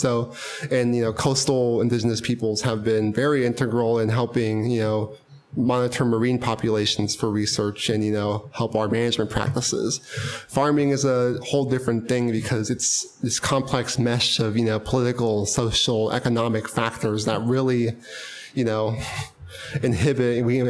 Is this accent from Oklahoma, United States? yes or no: yes; Oklahoma, United States; I'm from Oklahoma